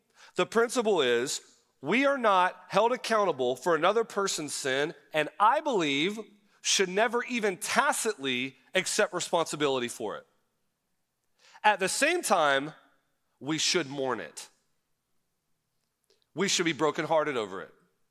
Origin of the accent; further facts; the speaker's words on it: Jacksonville, Florida, United States; I grew up in Northeast Florida, in Jacksonville, Florida, and I felt like I was pretty acquainted with racial issues.